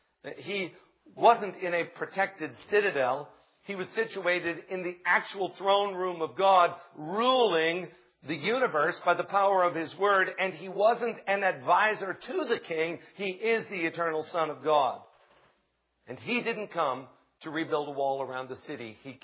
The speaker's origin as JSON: {"language": "English", "country": "United States", "tie": "born there", "said": "But I was born in America, and my father was born in America, and my grandfather was born in America"}